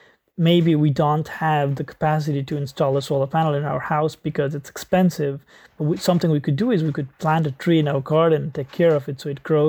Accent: Nepal; I grew up in Nepal

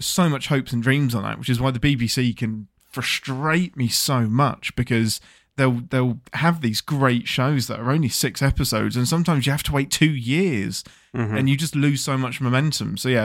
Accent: England, United Kingdom; I'm English.

